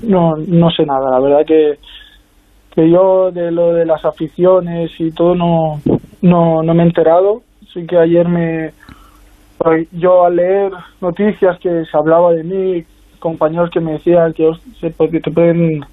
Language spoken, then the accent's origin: Spanish; Spain; como yo siendo español, yo no había celebrado así